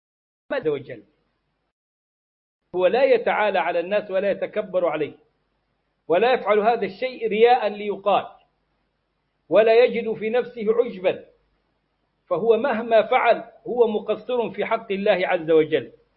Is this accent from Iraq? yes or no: no; Egypt; moved away as an adult; أنا شخصيا خرجت من مصر لما ضيق علي في الدعوة وفي الجامعة وهنا وهناك، فخرجت أستاذا زائرا إلى المدينة، بقيت بها 6 أشهر